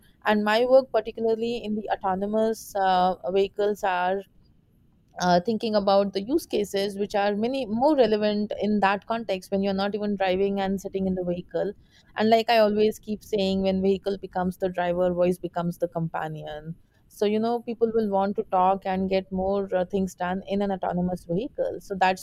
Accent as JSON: {"language": "English", "country": "India", "accent": "Indian", "second_language": "English", "said": "So it's pretty much the natural accent, which is Indian, right?"}